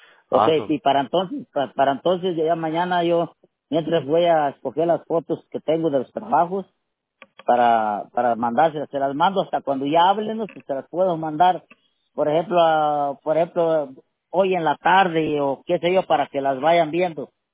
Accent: Michoacán, Mexico; born there; Michoacán, ¿qué es mi estado?

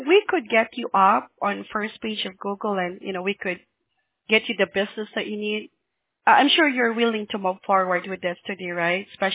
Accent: California, United States; Well, I'm from Orange County in California.

